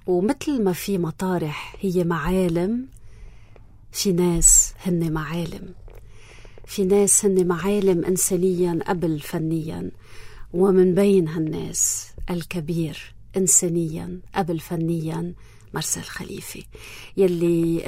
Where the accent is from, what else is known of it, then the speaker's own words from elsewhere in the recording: Lebanon; انا جاي من لبنان